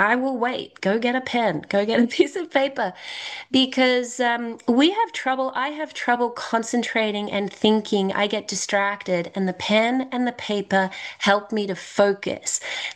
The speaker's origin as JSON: {"language": "English", "town": "Melbourne", "region": "Victoria", "country": "Australia", "said": "I am from Melbourne, Australia. I've been in program since I was 21. I'm now over 50"}